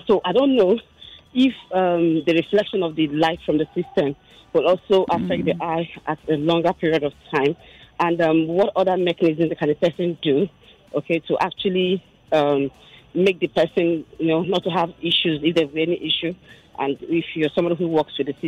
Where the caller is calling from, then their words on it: Abule Egba, Lagos, Nigeria; I'm calling from Abulegba.